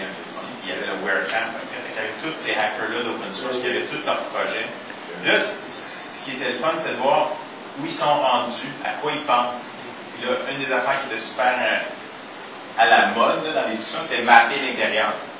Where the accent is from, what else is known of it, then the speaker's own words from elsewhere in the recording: Châteauguay, Quebec, Canada; quand j'étais petit, j'habitais à Chateauguay, à côté de la réserve amérindienne de Kanawaki.